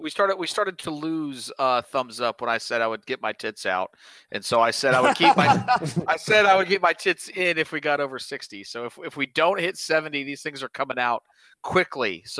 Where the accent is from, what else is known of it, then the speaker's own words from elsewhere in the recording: United States; Even though I am American, Omar.